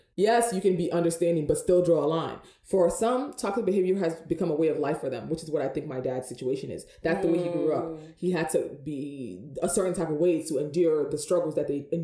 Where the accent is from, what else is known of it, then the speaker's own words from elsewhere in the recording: Nigeria; because I came from Nigeria, so I know what it's like.